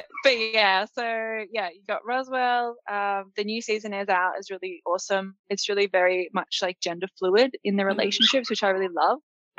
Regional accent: Australia; So I am obviously from Australia.

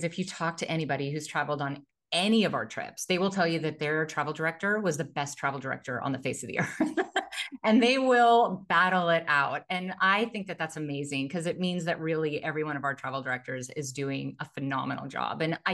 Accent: Truckee, California, United States; I also grew up in a very, very small town. So I'm from Northern California, right by Lake Tahoe, this tiny little ski town called Truckee.

